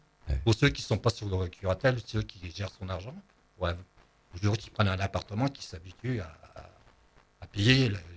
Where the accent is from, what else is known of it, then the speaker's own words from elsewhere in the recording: Lille, Hauts-de-France, France; Moi, je viens de Lille.